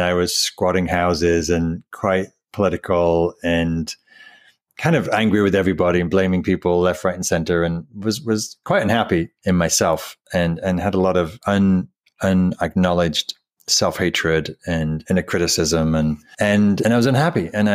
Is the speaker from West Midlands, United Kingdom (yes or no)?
no; North East England, United Kingdom; Now, I grew up in Northumberland, which is on the Scottish border in England. And it's a very wild landscape, wild windswept beaches and beautiful countryside.